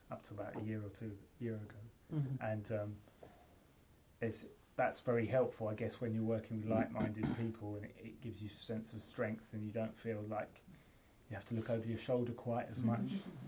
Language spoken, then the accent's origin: English; Hebden Bridge, Yorkshire and the Humber, United Kingdom; in my hometown, which is a bit like Northampton, sort of like a British version of Northampton called Hebden Bridge.